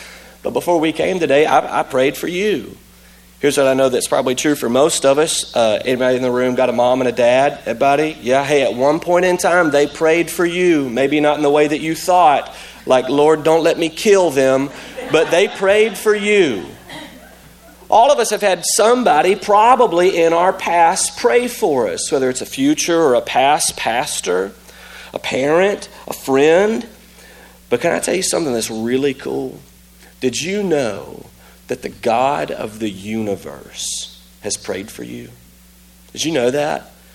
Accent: Tennessee, United States; I'm from Tennessee. We don't do that there.

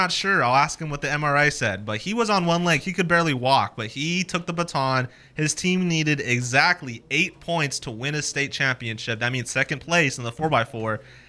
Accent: Fresno, California, United States; Maybe it's because I'm from Fresno

